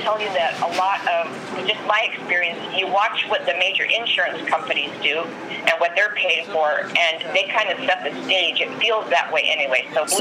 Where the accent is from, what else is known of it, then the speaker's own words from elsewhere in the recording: Arizona, United States; moved away as an adult; also born or lived in Bethel, Alaska; In fact, I moved my family, myself and my kiddos, up to Bethel, Alaska in 1997. We come from Arizona, then to Alaska. So we kind of hang out in the states that start with A.